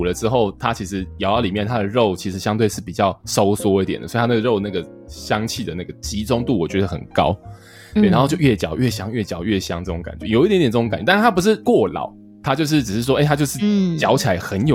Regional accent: southern Taiwan, Taiwan; 因为我是南部人嘛，我其实小时候吃到排骨啊

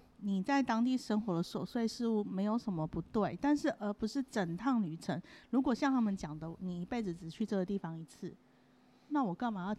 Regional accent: Taiwan; 是其实我们台湾人自己出去玩你也可以参加

